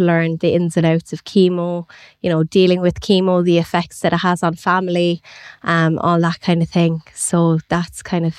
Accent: Cork, Munster, Ireland; So I grew up in Cork City in Blackpool.

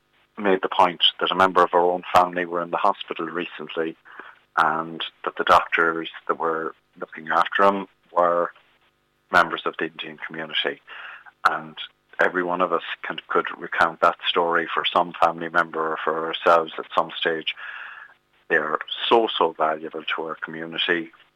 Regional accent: Ireland; these people are as Irish as we are, just because the colour of their skin may be a little bit different.

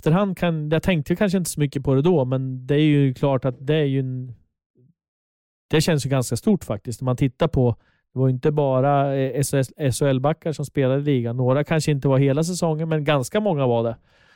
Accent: Linköping, Östergötland, Sweden; så är det ändå det är där jag växte upp.

